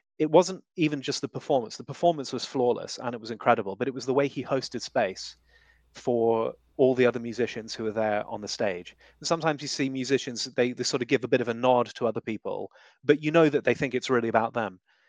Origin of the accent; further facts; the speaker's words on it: United Kingdom; Being British and self-deprecating.